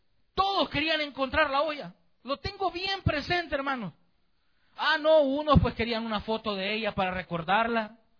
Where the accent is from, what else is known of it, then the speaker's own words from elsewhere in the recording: Chalatenango, El Salvador; cuando yo le digo que soy de allá por Chalatenango o El Salvador